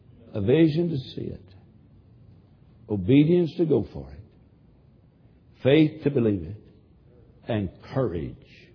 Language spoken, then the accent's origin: English; Tennessee, United States; Now, I'm from Tennessee. You'd never guess that.